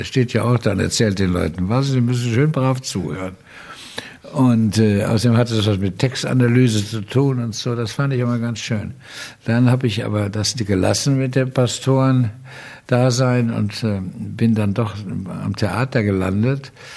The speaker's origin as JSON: {"language": "German", "town": "Cologne", "region": "North Rhine-Westphalia", "country": "Germany", "said": "in der evangelischen Gemeinde in Köln-Delbrück, wo ich herkomme"}